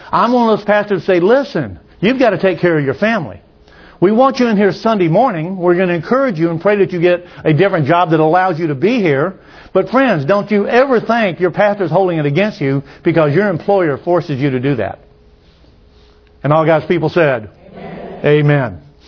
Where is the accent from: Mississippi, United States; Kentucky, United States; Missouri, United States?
Mississippi, United States; As a matter of fact, we had a saying when I was growing up in Mississippi, you smell like an old polecat.